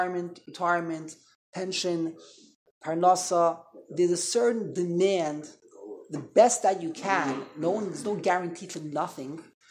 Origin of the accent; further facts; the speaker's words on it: United States; But I'm an American. I'm an American. I feel secure.